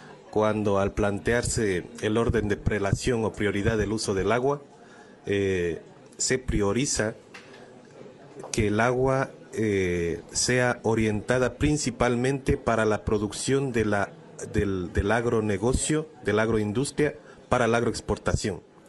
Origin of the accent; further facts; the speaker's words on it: Sierra Norte, Ecuador; Yo soy de la Sierra Norte de Ecuador, de un territorio afrodescendiente, compuesto por 40 comunidades afro en el país.